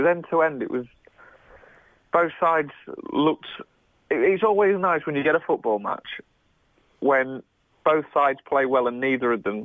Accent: England, United Kingdom; We had a lot of optimism going in as English.

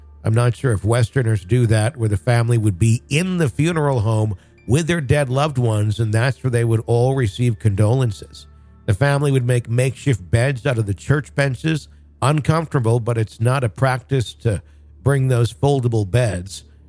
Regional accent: Wisconsin, United States; I grew up in Wisconsin. I drank a lot of milk, and I still want that.

